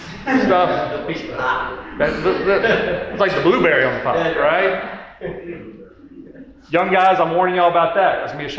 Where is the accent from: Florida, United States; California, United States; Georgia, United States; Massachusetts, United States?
Georgia, United States; now in Louisiana, United States; I'm from Georgia. I didn't know about driving school. Here in Louisiana, you got to go to driving school to get your license.